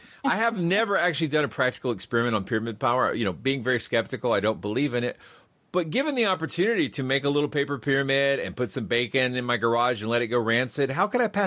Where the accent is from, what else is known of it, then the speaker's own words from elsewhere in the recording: United States; as an American skeptic, though, I was disappointed